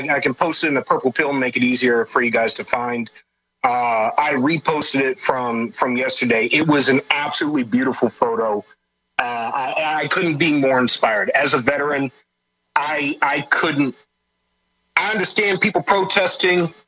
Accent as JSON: {"language": "English", "country": "United States", "said": "I'm a American"}